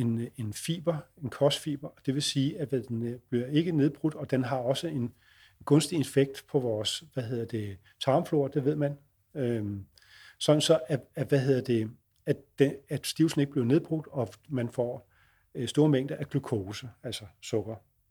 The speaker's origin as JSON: {"language": "Danish", "town": "Roskilde", "region": "Zealand", "country": "Denmark", "said": "jeg kommer fra Roskilde, der har vi det i hvert fald i vores kommune"}